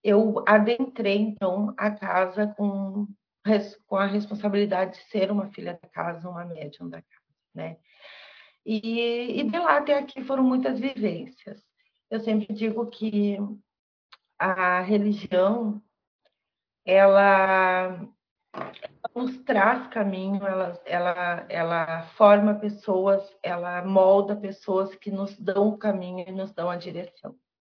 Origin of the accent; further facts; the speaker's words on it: Rio Grande do Sul, Brazil; Bem, eu sou aqui do Rio Grande do Sul, moro em Lajeado, moro aqui em Lajeado há 20 anos já.